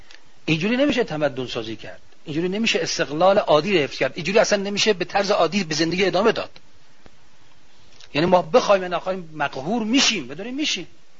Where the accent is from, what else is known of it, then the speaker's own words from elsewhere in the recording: Iran; حالا نه که ما چون ایرانیم داری حرفو میزنیم